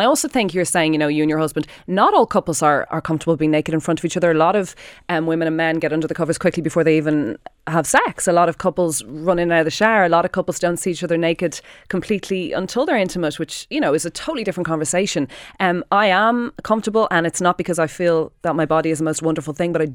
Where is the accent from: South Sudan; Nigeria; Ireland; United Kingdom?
Ireland; But I think it's not just as a people, it's as Irish people. We were always governed by the church.